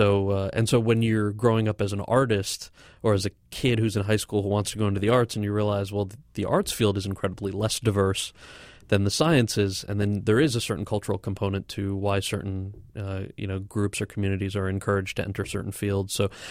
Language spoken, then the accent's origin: English; United States; And I would go to school and obviously English is my first language. But you know that your friends who you're at school with might speak Italian at home to their parents or Spanish. And so so in a way, I never kind of – I always viewed that upbringing as being wholly American.